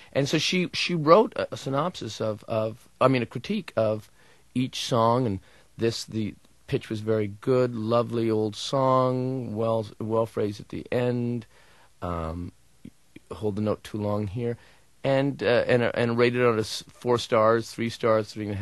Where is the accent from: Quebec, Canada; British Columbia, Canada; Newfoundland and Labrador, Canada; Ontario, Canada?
Ontario, Canada; Hamilton; growing up in Hamilton, Ontario, Canada